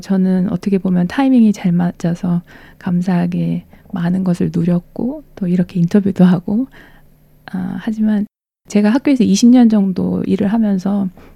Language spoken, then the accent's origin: Korean; South Korea; 한국 가곡도 제가 한국 사람이기 때문에 더 공부해야 될 가치가 있고 의미가 있는 일이겠구나